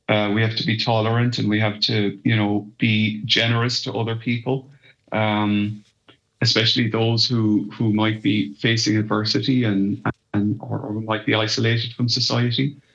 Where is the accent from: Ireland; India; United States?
Ireland; I do think as Irish people, we don't talk enough about it.